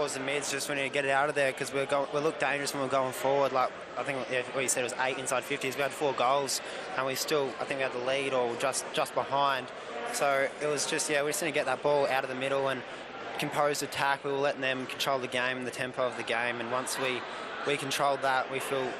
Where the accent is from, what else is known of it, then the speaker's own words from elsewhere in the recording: Geelong, Victoria, Australia; Yeah, growing up in Geelong, you watch these players forever